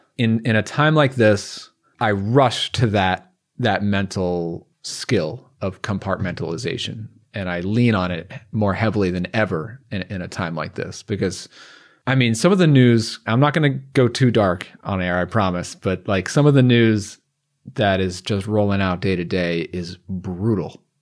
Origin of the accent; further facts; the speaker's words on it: New York, United States; especially in New York, which I'm from New York and I feel it just like everybody else